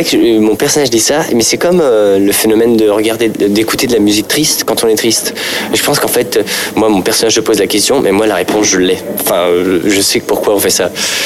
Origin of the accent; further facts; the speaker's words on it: Paris, Île-de-France, France; Je suis parisien, je suis plutôt bobo, j'ai des parents plutôt lettrés.